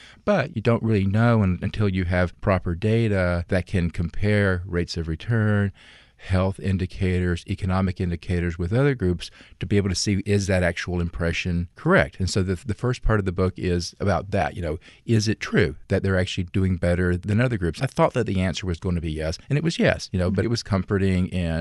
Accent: the South, United States; Growing up in the South, I'm often very sensitive about non-Southerners giving their interpretation of the South

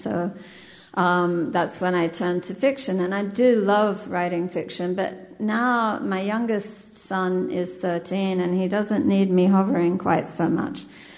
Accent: Sydney, New South Wales, Australia; it meant we could be back in my hometown of Sydney for more than a year, which I always love to do because I need to water my roots occasionally.

